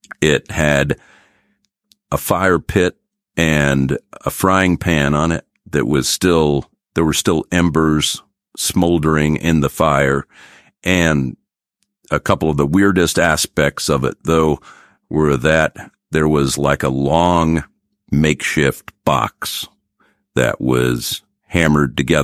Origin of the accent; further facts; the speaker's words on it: West Virginia, United States; when I was a boy growing up in West Virginia. It was 1975, and I was 10 years old